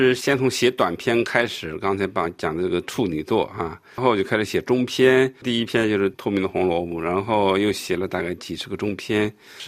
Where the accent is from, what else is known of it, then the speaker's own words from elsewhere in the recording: Shandong, China; 当时在我的故乡山东的一个县里边